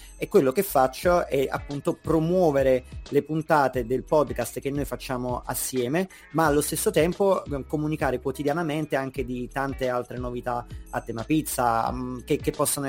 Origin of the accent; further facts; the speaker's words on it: Naples, Campania, Italy; also born or lived in London; io ho vissuto a Londra dal 2013 al 2018. A un certo punto sono tornato in Italia, quindi ho approfittato del fatto che mi trovavo proprio sul posto a casa mia a Napoli, nella patria della pizza